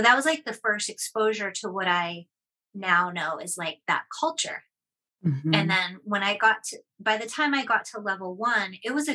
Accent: Boston, Massachusetts, United States; now in Seattle, United States; I'm from Boston, and then I moved to Seattle, and I sought out the same kind of yoga

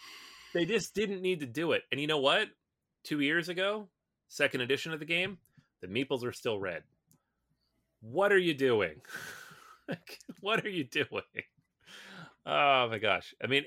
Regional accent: Seattle, Washington, United States; I was super excited about this game because I grew up in Seattle. We read about Lewis and Clark. It was part of my state and natural local history units.

